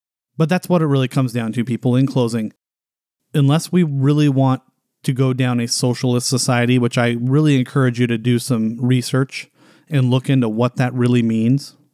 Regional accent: United States; But I still feel, as an American, that we deserve the choice as to whether we want to follow those guidelines in public or not.

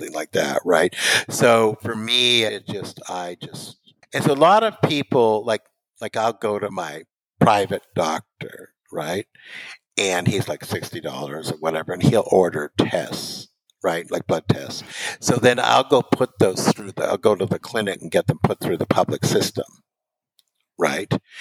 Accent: Vancouver, British Columbia, Canada; Is I'm from Vancouver, and and I miss excellent Asian food.

